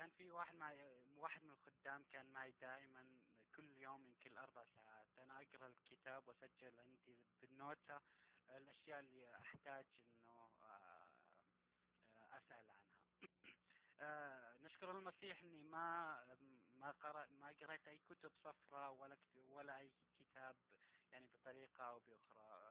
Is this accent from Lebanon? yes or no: no; Saudi Arabia; أنا طبعا من السعودية، فتعرفون الجو المغلق في السعودية لا يسمح لك أن تقرأ أو أن ترى أو أن تسمع غير